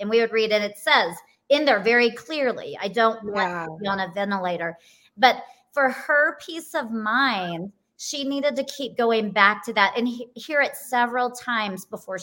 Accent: Texas, United States; I'm from Texas. Sweet, sweet Southern Baptist family.

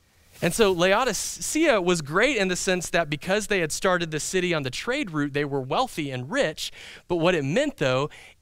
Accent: East Coast, United States; like I grew up on the East Coast

